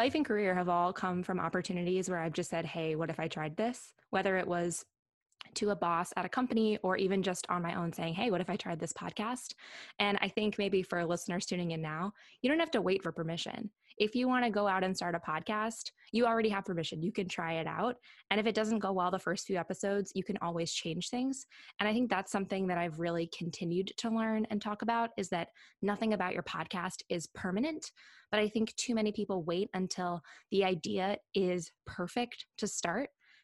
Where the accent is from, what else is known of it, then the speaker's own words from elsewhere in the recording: St. Louis, Missouri, United States; I am. Yes, this is my hometown and the home of gooey butter cake, one of the best desserts on the planet.